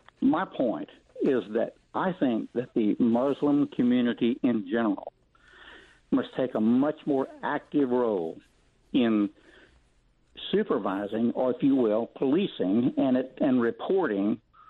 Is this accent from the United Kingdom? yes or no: no; Southern United States, United States; I'm a Southerner and a conservative